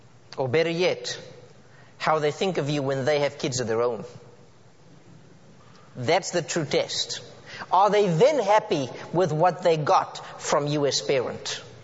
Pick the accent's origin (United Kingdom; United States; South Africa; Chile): South Africa; growing up in South Africa in the way I did and the culture at the time